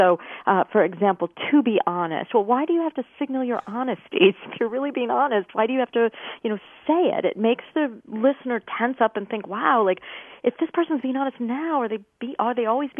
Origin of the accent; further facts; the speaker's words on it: Midwest, United States; I'm a Midwesterner, and that one was new to me, too.